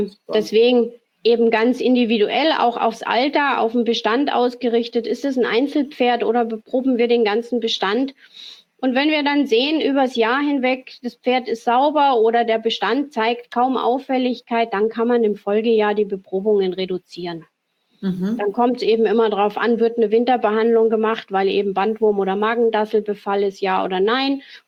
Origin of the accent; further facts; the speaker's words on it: Schliersee, Bavaria, Germany; ich bin in Oberbayern aufgewachsen, da ist es ja auch gang und gäbe, also ich komme ja vom Schliersee, also mitten aus der Berggegend